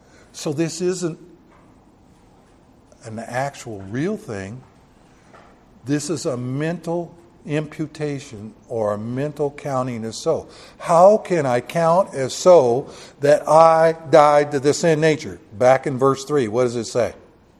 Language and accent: English; the South, United States; Well, I grew up in the South where, where they made their own rules, not by biblical rules, okay?